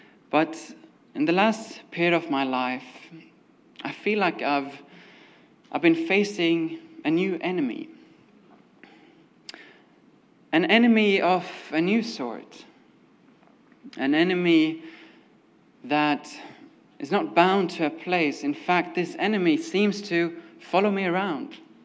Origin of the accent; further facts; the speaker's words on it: Sweden; I come from Sweden, a country far, far away.